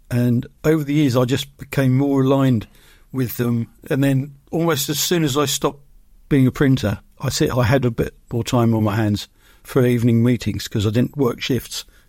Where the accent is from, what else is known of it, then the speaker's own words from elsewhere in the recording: Tunbridge Wells, South East England, United Kingdom; I've lived in Tunbridge since I was 4 years old. I was brought up in Hindwood on the painter's estate out there